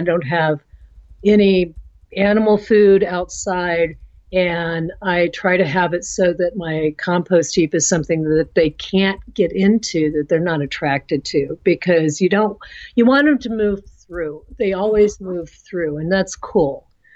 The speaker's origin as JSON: {"language": "English", "region": "Midwest", "country": "United States", "tie": "born or raised there", "said": "I was raised in the Midwest, and my mother had a huge garden, and we lived off of it."}